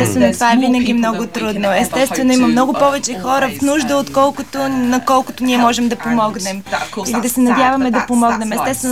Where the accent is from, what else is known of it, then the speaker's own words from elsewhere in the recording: United Kingdom; Bulgarian is a second language; now in Bulgaria; Както виждате, аз не съм българка, аз съм британка. Имах голям късмет да живея тук.